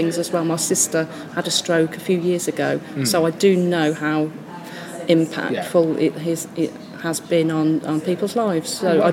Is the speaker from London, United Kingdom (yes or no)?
no; Nuneaton, West Midlands, United Kingdom; I'm from Nuneaton originally, from sunny Nunny.